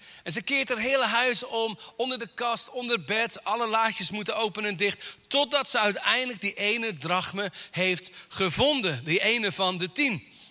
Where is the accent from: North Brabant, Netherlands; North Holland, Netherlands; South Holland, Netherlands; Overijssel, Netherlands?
South Holland, Netherlands; Katwijk aan Zee; ik kom uit Katwijk aan Zee.